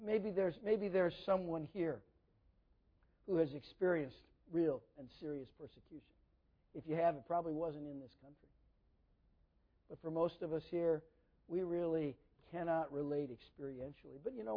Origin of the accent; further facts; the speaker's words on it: United States; I mean, I'm an American pastor